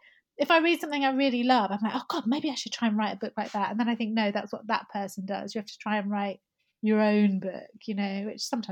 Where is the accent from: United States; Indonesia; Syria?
Syria; like I was raised in Syria, so, you know, I don't have that anti-Arab sentiment that a lot of people do.